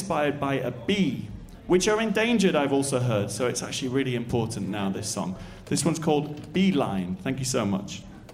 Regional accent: United Kingdom; Because I'm British, I always ask how the weather is.

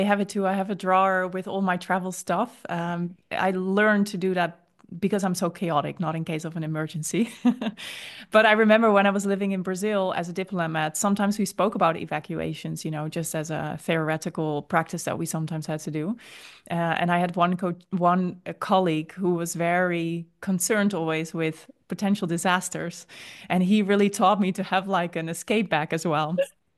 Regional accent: Netherlands; English is a second language; I'm from the Netherlands. If I speak for myself, I never really grew up with the possibility of natural disasters.

